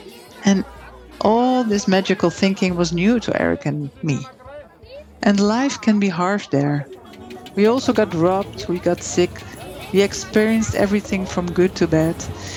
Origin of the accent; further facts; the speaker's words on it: Boskoop, South Holland, Netherlands; I grew up in Boskoop in the Netherlands. My family had a small business, a tree nursery.